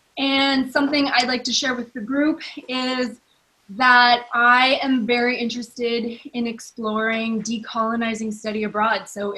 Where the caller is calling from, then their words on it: Bellingham, Washington, United States; I am calling in from Bellingham, Washington. I'm on Coastal Salish and Lummi territory.